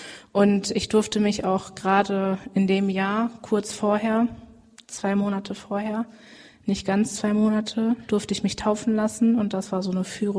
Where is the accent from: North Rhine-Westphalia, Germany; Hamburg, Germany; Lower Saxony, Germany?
North Rhine-Westphalia, Germany; Hüllhorst; Ich komme aus Hüllhorst. Ja, das ist genau, Herford-Espelkamp ist da in der Nähe.